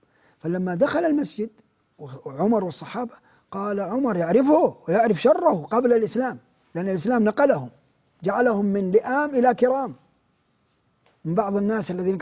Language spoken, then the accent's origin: Arabic; Mecca, Makkah Province, Saudi Arabia; أنا أعرف أناس عندنا في مكة